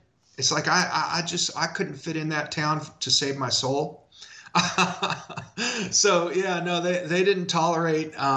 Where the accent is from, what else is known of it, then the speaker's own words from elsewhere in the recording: Falls City, Nebraska, United States; Well, I grew up in a place called Falls City, Nebraska, which is in the southeast corner of Nebraska